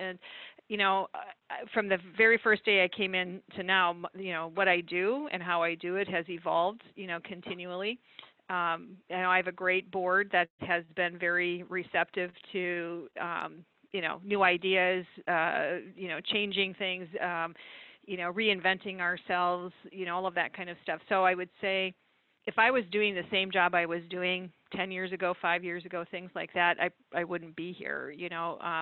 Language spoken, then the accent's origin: English; North Dakota, United States; I'm originally from North Dakota, so upper Midwest person, and, you know, love what I do.